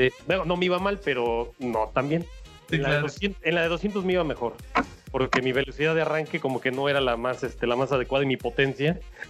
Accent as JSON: {"language": "Spanish", "region": "Mexico City", "country": "Mexico", "tie": "born there", "said": "tengo 38 años. Yo nací en la Ciudad de México, al norte de la ciudad."}